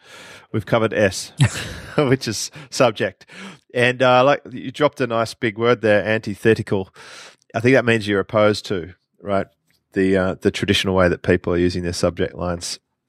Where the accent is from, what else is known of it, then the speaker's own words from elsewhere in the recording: Australia; Like as an Australian or having visited the UK a lot